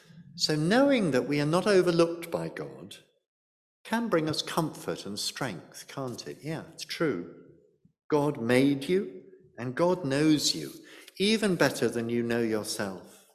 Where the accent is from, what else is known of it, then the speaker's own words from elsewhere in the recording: South East England, United Kingdom; In our village church where I grew up in Surrey